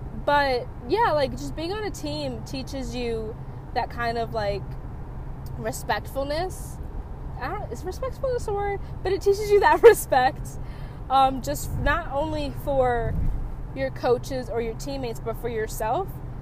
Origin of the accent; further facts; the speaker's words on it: Pikesville, Maryland, United States; Like, we grew up in Pikesville, which is not like a bad area.